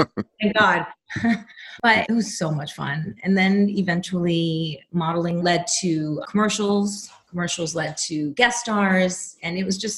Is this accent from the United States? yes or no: yes; New York, United States; I'm a New Yorker.